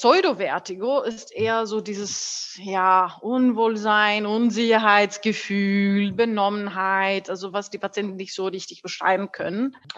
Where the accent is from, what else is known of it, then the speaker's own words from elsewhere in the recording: Greece; German is a second language; moved away as an adult; now in Germany; also ich komme ursprünglich aus Griechenland, könnt ihr vielleicht vom Akzent merken. Bin aber schon seit 8 Jahren in Deutschland